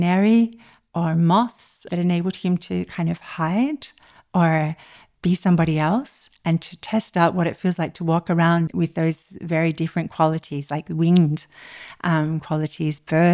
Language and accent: English; Kosovo; now in Germany; wouldn't it be beautiful to bring my home country and my new home country, our two home countries in a way